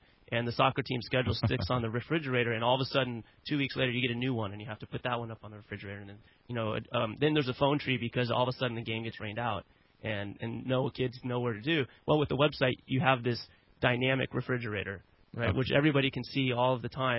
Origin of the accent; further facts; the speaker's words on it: Kansas, United States; I mean, I'm a kid from Kansas. I never went to business school.